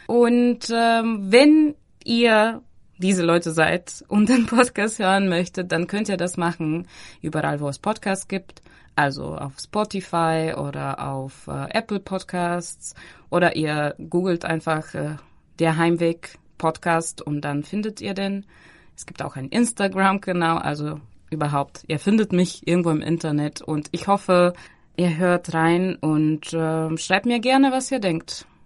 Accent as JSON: {"language": "German", "country": "Bulgaria", "lives_now": "Berlin, Germany", "said": "die metaphorische Reise zwischen Bulgarien und Berlin, die ich als Bulgarin, die so lange in Berlin lebt, tagtäglich machen muss in meinem Kopf."}